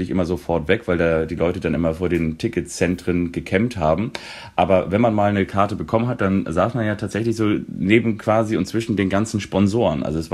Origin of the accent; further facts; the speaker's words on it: Kiel, Schleswig-Holstein, Germany; Ja, ich bin ja in Kiel aufgewachsen und sozialisiert